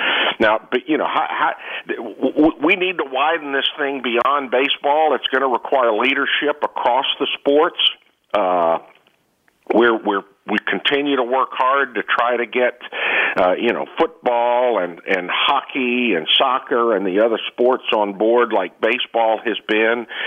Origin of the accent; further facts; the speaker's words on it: Texas, United States; I'm from Texas.